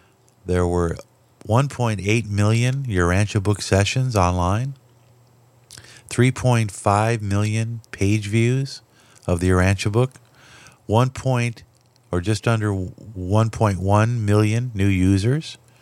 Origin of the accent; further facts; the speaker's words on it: Los Angeles, California, United States; and I grew up in Los Angeles